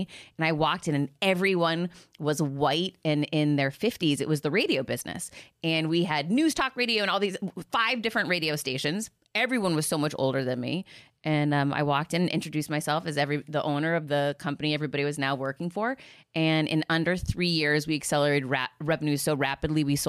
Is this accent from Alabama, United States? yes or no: no; Boston, Massachusetts, United States; Like, I grew up in outside of Boston in this, you know, big city that everyone was friends forever.